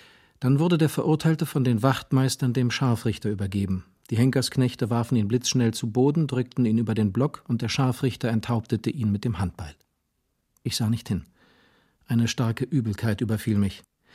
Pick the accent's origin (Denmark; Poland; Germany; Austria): Poland; Brauchitschdorf, Lower Silesian Voivodeship; Ich bin auf dem Lande aufgewachsen. Mein Vater war Pastor in Brauchitschdorf in Schlesien, einem Heidedorf von 600 Einwohnern.